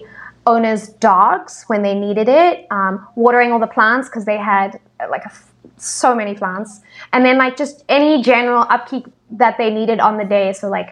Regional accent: Cape Town, Western Cape, South Africa; So I come from Cape Town, which right. is an amazing city

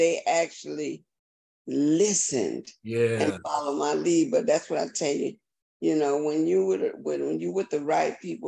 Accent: Missouri, United States; I hear the hoopla, but I'm the girl from the Show Me State.

